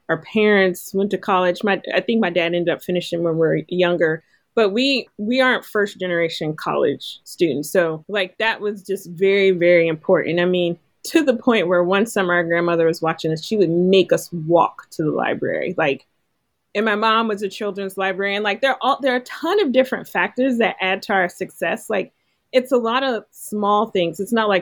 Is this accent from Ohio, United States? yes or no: yes; Ohio, United States; I grew up in Ohio, so that was the newspaper there.